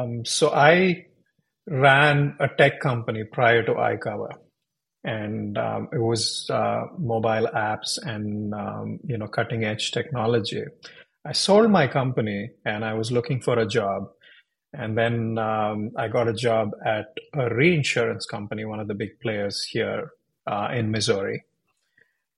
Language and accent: English; India; now in St. Louis, United States; So I immigrated from India with the dreams of getting to the Silicon Valley. That's where all the computer engineers at one point went.